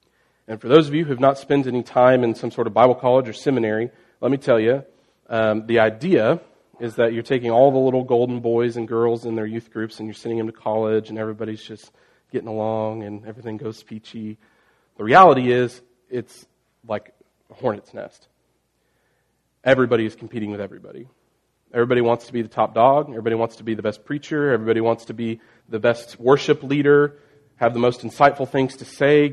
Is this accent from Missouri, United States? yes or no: yes; Mountain Grove, Missouri, United States; It was really the only thing that mattered in my hometown. And so every little kid grows up wanting to be a Mountain Grove Panther, Panther football, star football player.